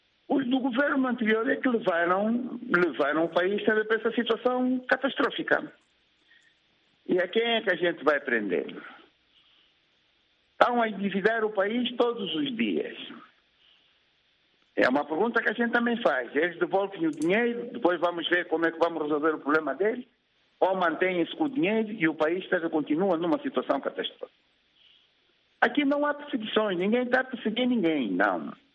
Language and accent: Portuguese; Angola; o que eu também quero como angolano é que faça a devolução do dinheiro